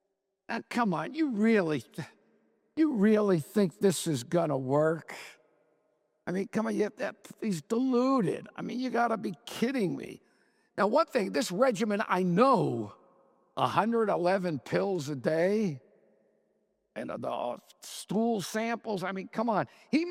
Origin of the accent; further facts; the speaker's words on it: Miami Beach, Florida, United States; I grew up on Miami Beach, and I got my driver's license at 16.